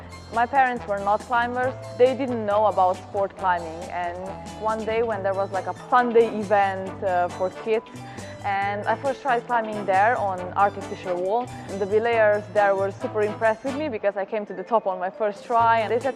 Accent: Slovenia; English is a second language; I'm 23 years old, and I'm a climber from Slovenia.

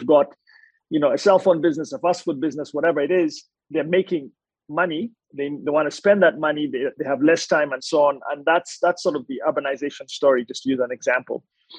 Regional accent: Kampala, Central Region, Uganda; So if I think back to growing up in Kampala, which is the capital of Uganda

